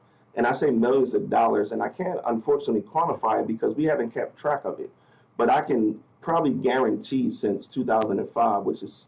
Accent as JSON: {"language": "English", "town": "Philadelphia", "region": "Pennsylvania", "country": "United States", "said": "the fact that I was from Philadelphia was a plus, and I was familiar with those communities where we had schools at."}